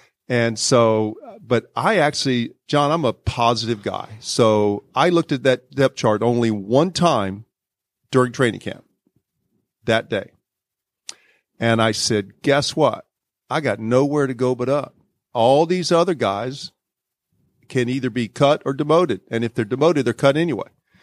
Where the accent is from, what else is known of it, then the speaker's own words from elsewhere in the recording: Columbus, Georgia, United States; also born or lived in Las Vegas, Nevada; I grew up in Columbus, Georgia, so I'm a Georgia boy, born and raised. I love the South. I love being back in Georgia. I just moved back to Georgia from Las Vegas, Nevada.